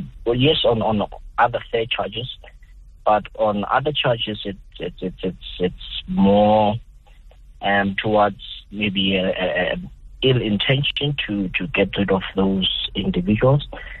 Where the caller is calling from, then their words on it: Johannesburg, Gauteng, South Africa; I'm calling from Joburg.